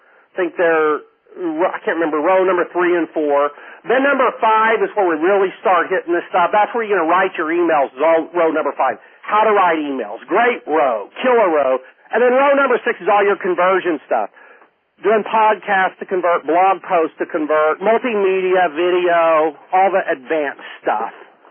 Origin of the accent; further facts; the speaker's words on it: Oklahoma, United States; accent: Okie; I'm from Oklahoma, which is a state in the U.S., and we have weird words there